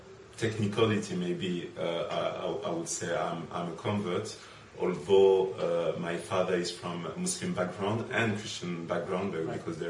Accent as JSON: {"language": "English", "town": "Lyon", "region": "Auvergne-Rhône-Alpes", "country": "France", "tie": "born or raised there", "also_born_or_lived": "London", "lives_now": "Seville, Spain", "said": "French and African footballer. So I started my career in Lyon, my hometown."}